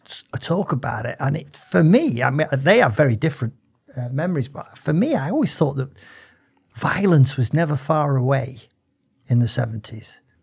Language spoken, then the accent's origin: English; Manchester, North West England, United Kingdom; born there; I was born in Manchester from an Irish family. My mother was born in Dublin, as was all her sisters and brothers.